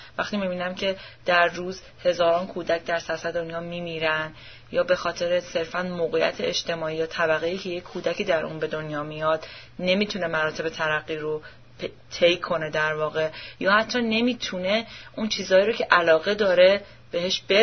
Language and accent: Persian; Iran; born there; همین که ما در کشوری مثل ایران به دنیا آمدیم